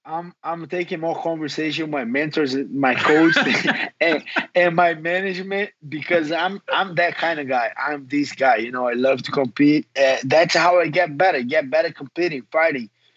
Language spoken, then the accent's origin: English; Rio de Janeiro, Brazil; I'm from Brazil, I'm from Rio.